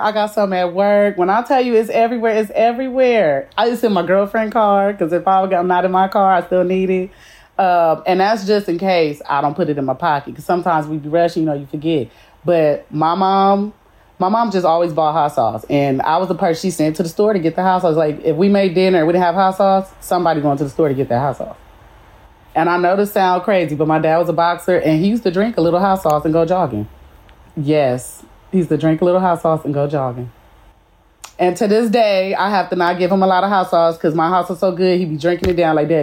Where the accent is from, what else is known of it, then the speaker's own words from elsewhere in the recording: Los Angeles, California, United States; And I'm started from South Central LA. I was born and raised, so I'm a Cali native.